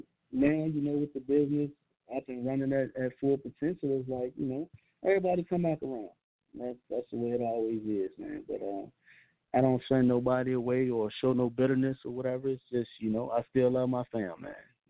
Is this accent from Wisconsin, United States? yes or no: no; California, United States; I grew up in one of the worst projects out there, man. Anybody from the Bay listening, know, man, I grew up in Greenfield. You know, I grew up in all the roughest parts in the city, man.